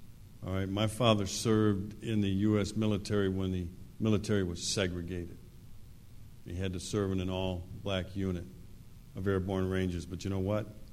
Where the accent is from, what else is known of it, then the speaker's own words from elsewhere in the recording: Wisconsin, United States; All right, I'm a Midwesterner myself, grew up in the Midwest, Wisconsin, from an urban county, but love rural areas.